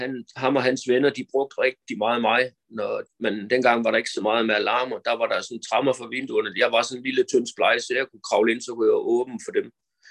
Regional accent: Copenhagen, Capital Region of Denmark, Denmark; born there; Jeg er fra 75. Jeg er født på Nørrebro. Og er opvokset ved, eller jeg kommer fra en helt almindelig dysfunktionel familie.

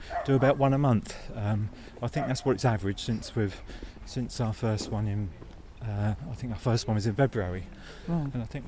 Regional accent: Cambridge, East of England, United Kingdom; born there; Moved from Cambridge here. I was born in Cambridge, but my father was originally from Cambridge, as grandfather and great-grandfather.

